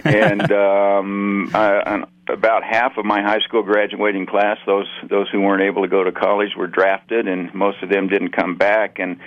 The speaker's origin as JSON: {"language": "English", "town": "Oklahoma City", "region": "Oklahoma", "country": "United States", "tie": "born or raised there", "said": "Well, I was born in 46, so I'm 68 now. So things were a little different back then. And I grew up in Oklahoma City, but on the southern edge"}